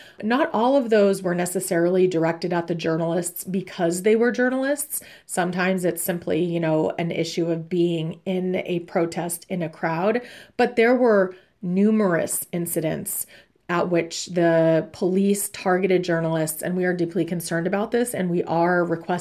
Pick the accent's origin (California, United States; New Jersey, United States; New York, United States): California, United States; Los Angeles; I grew up in Los Angeles during, you know, the Rodney King beating, which was caught on tape.